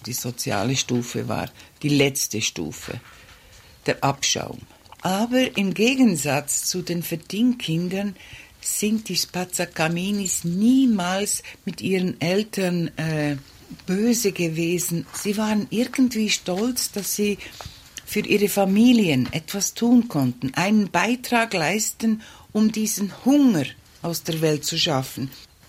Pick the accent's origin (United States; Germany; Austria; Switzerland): Switzerland; Hergiswil am See, Nidwalden; born there; Also geboren bin ich in Hergiswil am See.